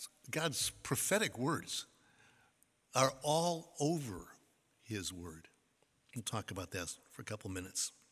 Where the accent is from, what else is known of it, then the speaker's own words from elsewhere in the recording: Minnesota, United States; Now, we came from Minnesota. We'd have from some pretty significant storms.